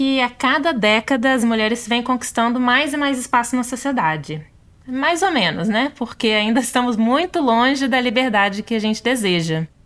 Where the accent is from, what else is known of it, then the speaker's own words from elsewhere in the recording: Brazil; eu preciso me livrar do meu sotaque. Porque se eu me livrar do meu sotaque, eu não preciso nem revelar que eu sou brasileira.